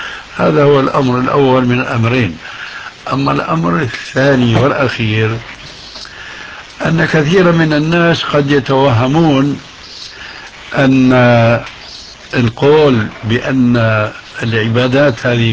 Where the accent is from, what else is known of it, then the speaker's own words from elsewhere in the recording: Syria; وكما يقول عندنا في سوريا: نحط رجلنا بقى مي باردة